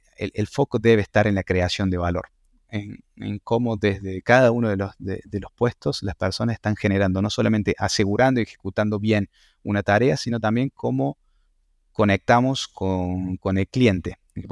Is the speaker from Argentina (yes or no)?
yes; Córdoba, Argentina; accent: Cordoban; Soy de Córdoba, como se escucha en la tonada.